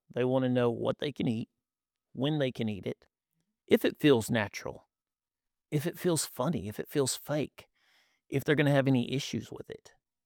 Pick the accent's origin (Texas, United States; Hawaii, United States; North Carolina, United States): Texas, United States; Like you, I'm from Texas.